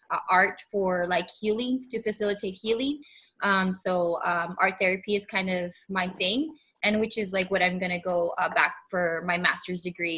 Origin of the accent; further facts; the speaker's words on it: San Diego, California, United States; I go by she, her, they, them. I grew up in Logan Heights, which is where our Brujitech was, our storefront was.